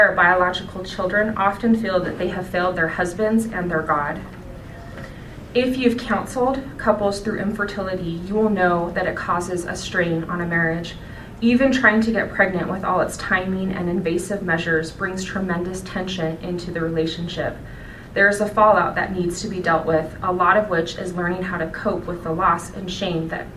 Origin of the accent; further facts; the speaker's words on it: Utah, United States; I grew up in Utah County, and it was very white. There were no brown kids.